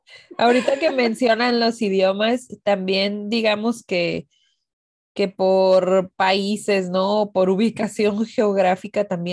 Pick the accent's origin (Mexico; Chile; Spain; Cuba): Mexico; born there; así como nosotros nacimos en México, con nuestra carga histórica